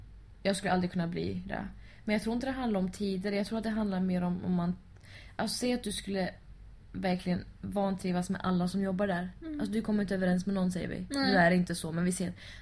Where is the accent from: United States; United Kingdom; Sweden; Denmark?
United States; Texas; Swedish is a second language; Jag är från Texas, jag lyssnar på podcast.